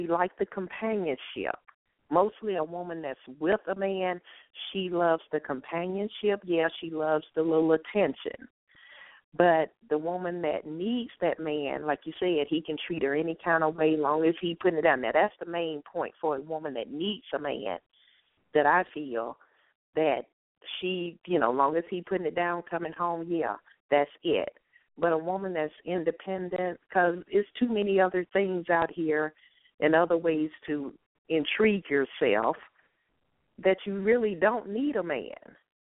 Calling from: Atlanta, Georgia, United States; I'm calling from Atlanta.

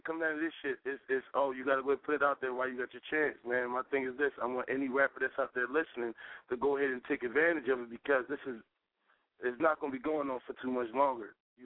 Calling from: Philadelphia, Pennsylvania, United States; Southwest, 4 of them down.

